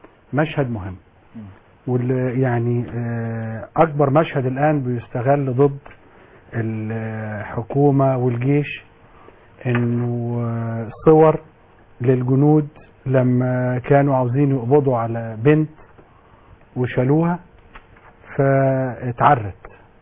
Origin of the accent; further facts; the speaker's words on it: Egypt; احنا كمصريين وشرقيين ومسلمين